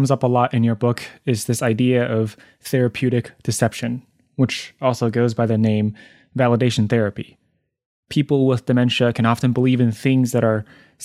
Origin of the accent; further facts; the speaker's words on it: Taiwan; moved away as an adult; now in United States; So I grew up in Taiwan and came to the US for college.